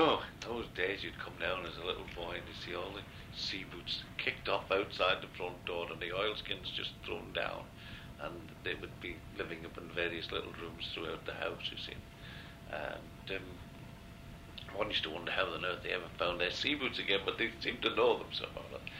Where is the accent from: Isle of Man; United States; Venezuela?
Isle of Man; Peel; Well, I was born in Peel and brought up in Peel